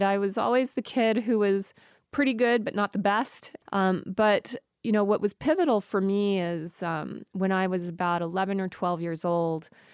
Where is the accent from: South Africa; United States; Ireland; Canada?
United States; Encino, California; But I grew up in Encino, one of seven children, middle child, first girl.